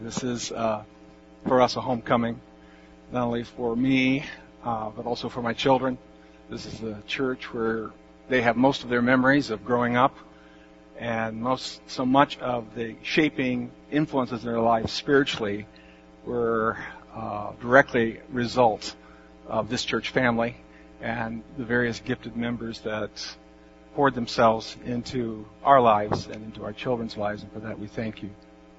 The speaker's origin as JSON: {"language": "English", "town": "Indianapolis", "region": "Indiana", "country": "United States", "tie": "born or raised there", "said": "I grew up in Indianapolis, and so I've been visiting some family there"}